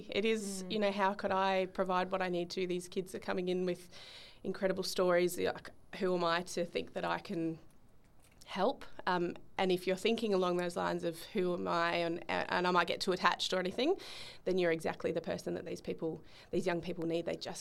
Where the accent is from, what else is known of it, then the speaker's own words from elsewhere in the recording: Bendigo, Victoria, Australia; I grew up in Bendigo, and there was a lady at my local church in Bendigo